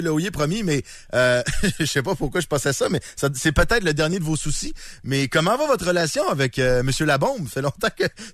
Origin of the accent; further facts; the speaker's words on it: Lévis, Quebec, Canada; Puis de toute façon, moi, je viens de Lévis. J'aime beaucoup la ville de Lévis.